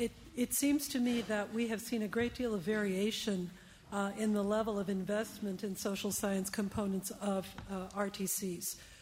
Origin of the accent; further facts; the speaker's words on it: United States; from the United States.